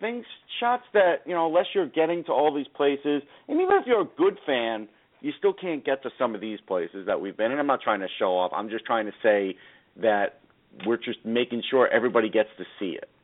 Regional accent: Long Island, New York, United States; Dr. J, who I grew up idolizing on Long Island

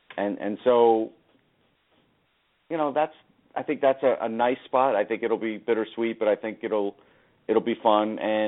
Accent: Long Island, New York, United States; Dr. J, who I grew up idolizing on Long Island

